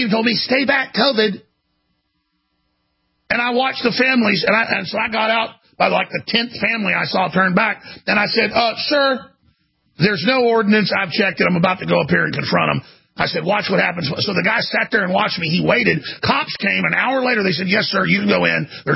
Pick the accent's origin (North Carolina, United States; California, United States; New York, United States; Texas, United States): Texas, United States; Dallas; We visited Grandma down here. I'm from Dallas. But I've been here since high school.